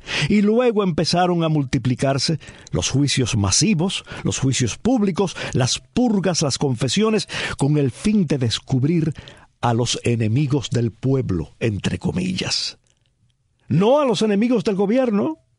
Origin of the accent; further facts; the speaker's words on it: Cuba; un himno que yo recuerdo de mi infancia en Cuba